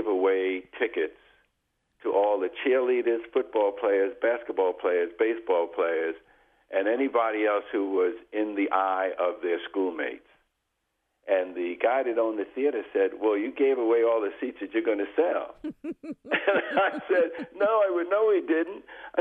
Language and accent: English; New York, United States; also born or lived in Bronx; I was born in New York in the Bronx. I moved to St. Albans, Queens, and we lived about three blocks from Jackie Robinson, Roy Campanella